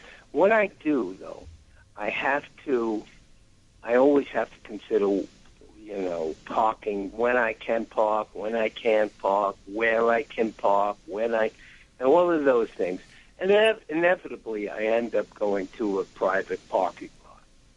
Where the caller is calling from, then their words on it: New Jersey, United States; I'm calling from Jersey.